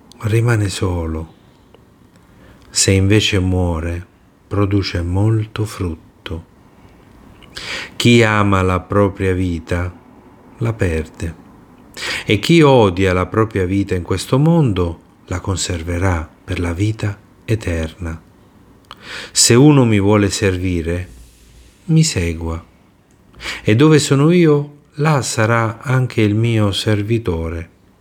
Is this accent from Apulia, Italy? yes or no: yes; Apulia, Italy; e io sono pugliese, quindi la conosco